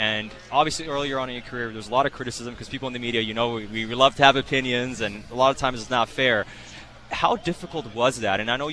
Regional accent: Sweden; I grew up in Sweden.

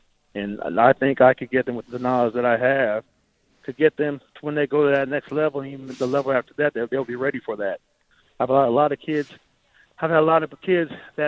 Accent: Arizona, United States; You know, I grew up in Arizona my whole life, where our winters are 65 degrees, 70 degrees is our winter.

